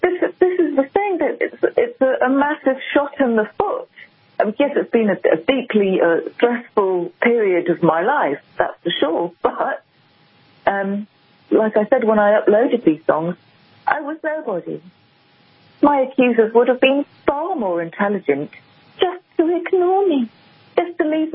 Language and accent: English; England, United Kingdom; I'm English born and bred, as you said at the beginning.